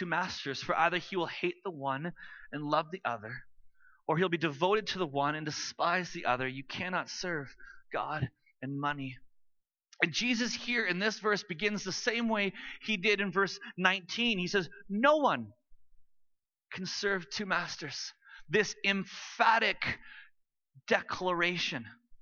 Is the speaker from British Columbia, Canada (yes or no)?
yes; Vancouver, British Columbia, Canada; I grew up in Vancouver. I grew up in a two-income family. We weren't rich by Vancouver standards, but we were comfortable.